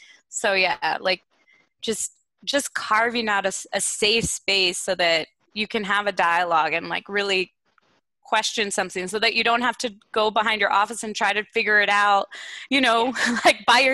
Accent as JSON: {"language": "English", "region": "Texas", "country": "United States", "tie": "born or raised there", "said": "I ended up accepting a diversity resident position at a university in my home state, at the University of Texas at Austin."}